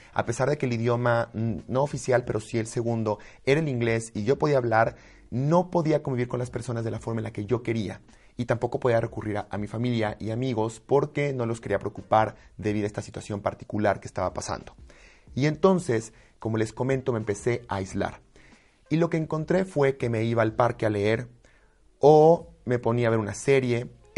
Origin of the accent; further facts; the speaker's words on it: Mexico; Y uno como mexicano o latino, ¿qué dice?